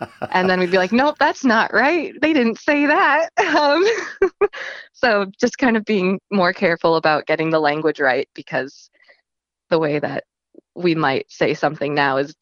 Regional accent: Fargo, North Dakota, United States; now in Mandan, United States; I'm from Fargo before. Went to Shanley High School, but now I live in Mandan.

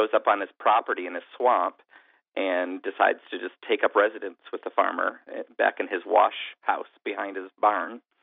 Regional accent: Michigan, United States; You know, I grew up in Michigan, and I wanted to accurately reflect the Midwest in film

